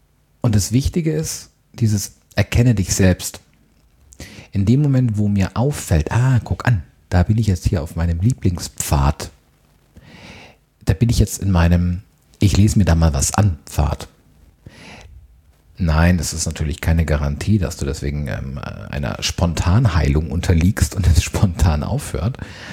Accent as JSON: {"language": "German", "region": "Bavaria", "country": "Germany", "said": "ich bin Oberfranke, hört man aber recht selten."}